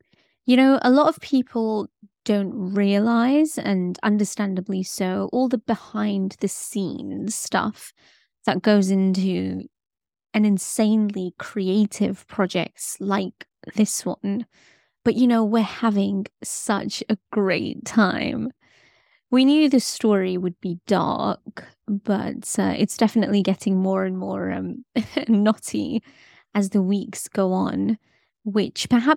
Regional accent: United Kingdom; What's also been a huge learning curve is writing American English dialogue as a British person.

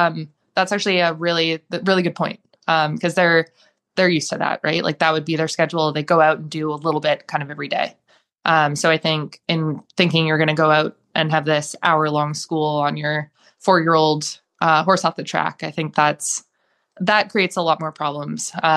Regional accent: Ontario, Canada; I grew up in Ontario

